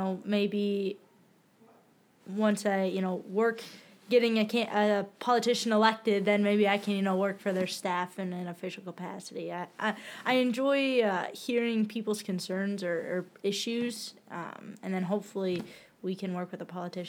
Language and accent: English; Chesterfield, Michigan, United States; I am the student government president. I'm originally from Chesterfield, Michigan, which is about 25 minutes north of downtown Detroit.